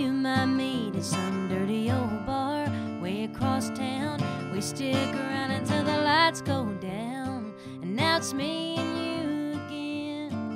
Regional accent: Barlow, Kentucky, United States; I'm from Barlow, Kentucky, which is, via, like, a lot of people have been putting on stuff, and I'm from Monkey's Eyebrow, which is also true.

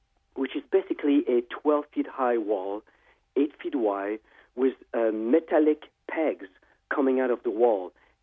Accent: Paris, Île-de-France, France; English is a second language; moved away as an adult; now in United States; You know, I grew up in Paris, France.

